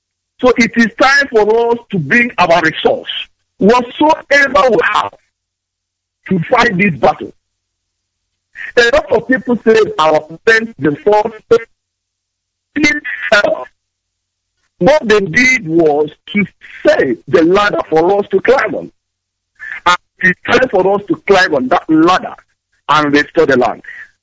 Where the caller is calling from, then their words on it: Mozambique; I'm calling from Mozambique.